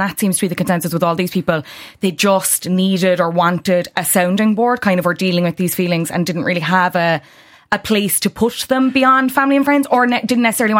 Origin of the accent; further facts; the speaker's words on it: Ireland; Henry, I feel like we blame a lot of things on being Irish